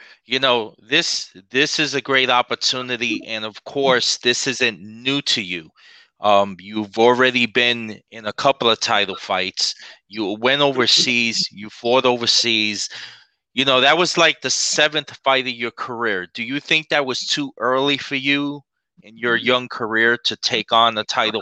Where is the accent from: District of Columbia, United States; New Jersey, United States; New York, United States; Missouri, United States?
New York, United States; Bronx; I'm from the Bronx, I'm from a city, I'm from the block.